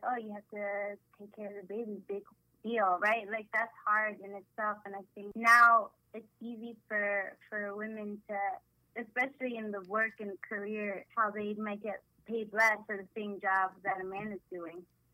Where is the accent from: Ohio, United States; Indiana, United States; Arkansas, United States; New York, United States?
New York, United States; now in Florida, United States; And then I'm also Dominican, born here, raised here. But I was born in New York. I moved to Florida after getting married. So I'm like a fresh Floridian. I'm like just 2 years strong over here.